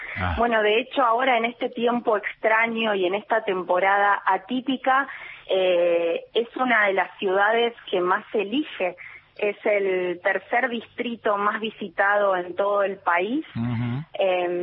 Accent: Gualeguaychú, Entre Ríos, Argentina; also born or lived in Buenos Aires, Argentina; Una ciudad también en la que crecí porque muchísima familia mía vive por aquí.

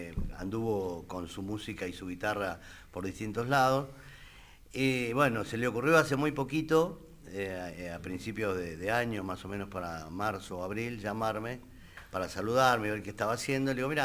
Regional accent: Mataderos, Buenos Aires, Argentina; born there; yo te cuento, yo nací en Mataderos.

